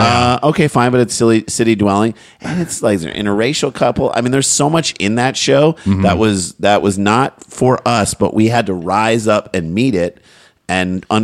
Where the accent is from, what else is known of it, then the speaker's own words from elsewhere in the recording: St. Louis, Missouri, United States; We're from St. Louis. So we grew up in St. Louis.